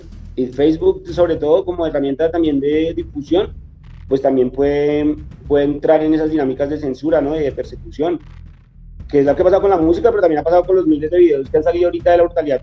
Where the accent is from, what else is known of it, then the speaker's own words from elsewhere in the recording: Colombia; como pueblo colombiano, como clases subalternas, como clases populares